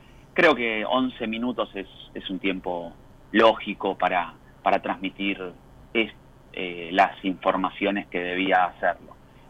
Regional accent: Argentina; hay que hacer una autocrítica como argentinos, ¿no?

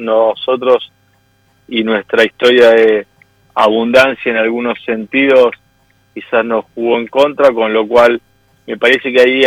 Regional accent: Argentina; muy contentos como argentinos y argentinas

